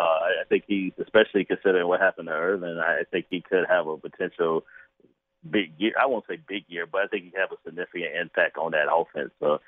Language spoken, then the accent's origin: English; Charlotte, North Carolina, United States; Yes, I'm from Charlotte